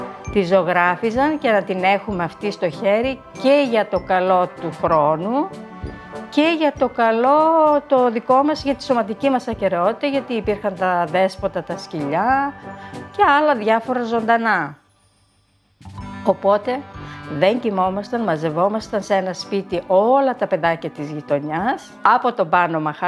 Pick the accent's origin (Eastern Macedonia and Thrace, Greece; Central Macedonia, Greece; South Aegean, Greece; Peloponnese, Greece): Central Macedonia, Greece; Xanthogeia; το χωριό μου ήταν πολύ φτωχό, πολύ μικρό. Ήταν τα Ξανθόγια. Τα Ξανθόγια βρίσκεται στους πρόποδες του Καϊμάκτσελαν.